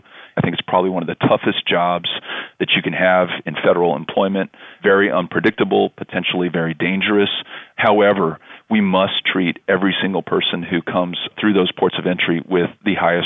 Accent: El Paso, Texas, United States; This is an awful case and deeply embarrassing to me as an El Pasoan and as an American.

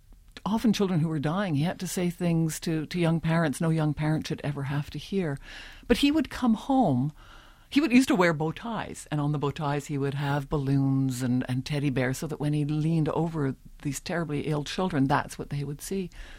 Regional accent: Canada; even though I'm Canadian.

